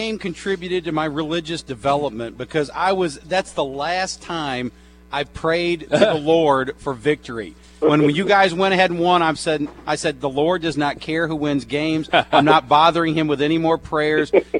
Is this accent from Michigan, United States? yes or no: yes; Michigan, United States; I was a kid growing up in Michigan.